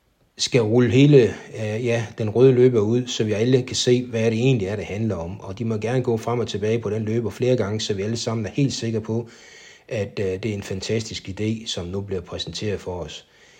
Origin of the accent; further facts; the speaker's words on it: North Denmark Region, Denmark; fordi jeg ved her, hvor jeg kommer fra i Nordjylland